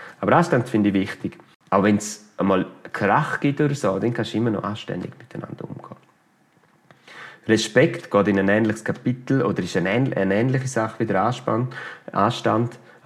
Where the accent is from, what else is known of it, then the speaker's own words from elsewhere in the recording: Chur, Graubünden, Switzerland; accent: Bündner dialect; Man hört es meinem Bündner Dialekt an. Ich bin von da, ich bin von Chur.